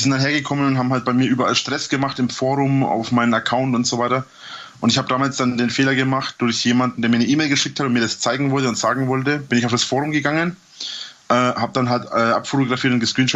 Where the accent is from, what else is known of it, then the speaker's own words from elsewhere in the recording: Bavaria, Germany; Ich wohne ja in der Nähe von Nürnberg. Ich bin ja aus Franken.